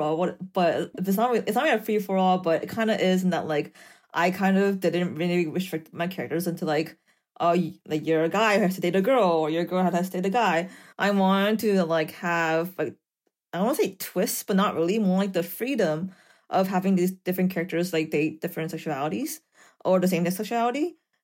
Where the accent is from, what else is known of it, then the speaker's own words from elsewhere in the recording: Texas, United States; I grew up Catholic. I grew up in Texas, and I grew up in a very traditional Korean immigrant household.